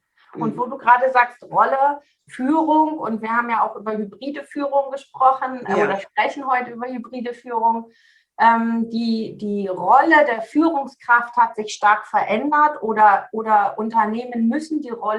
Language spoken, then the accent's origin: German; Seevetal, Lower Saxony, Germany; Ich komme aus Sevetal, sagtest du schon. Das ist so der Speckgürtel von Hamburg, ein nördlichster Zipfel von Niedersachsen. Dort lebe ich mit meinem Mann und meiner Teenager-Tochter.